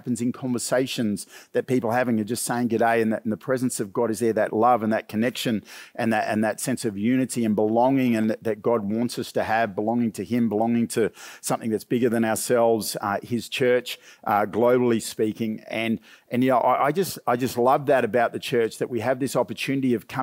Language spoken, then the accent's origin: English; Cairns, Queensland, Australia; I grew up falling asleep on concrete floors up in Cairns.